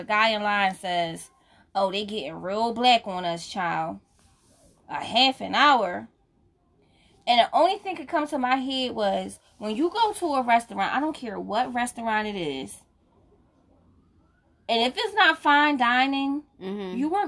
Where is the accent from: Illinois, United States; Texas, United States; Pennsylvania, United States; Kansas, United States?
Pennsylvania, United States; Philadelphia; I'm here from Philadelphia.